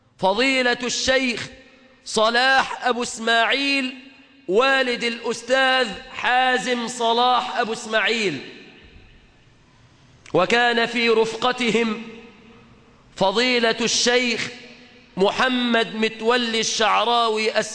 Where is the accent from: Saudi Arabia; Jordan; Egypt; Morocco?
Egypt